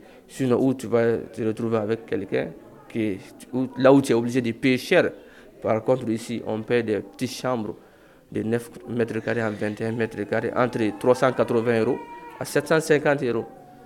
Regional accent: Mali; Et je suis du Mali.

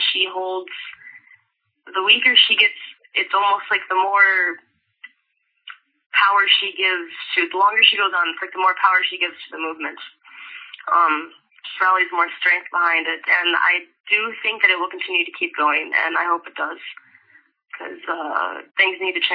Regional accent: North Dakota, United States; moved away as an adult; now in Egypt; And I'm Lakota. I grew up in North Dakota, and I came out to Egypt 2 years ago.

